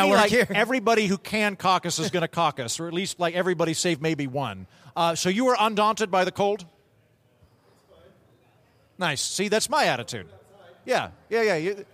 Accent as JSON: {"language": "English", "region": "Oklahoma", "country": "United States", "said": "I'm from Oklahoma, as I've mentioned on the show before."}